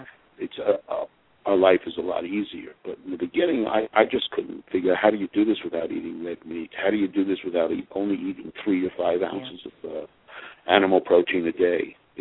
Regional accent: New York, United States; accent: New York; it's hard to understand that with my New York accent, I know.

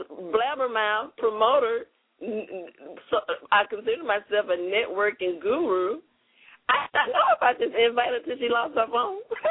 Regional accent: Jackson, Mississippi, United States; but we grew up together in Jackson Public Schools here in Mississippi

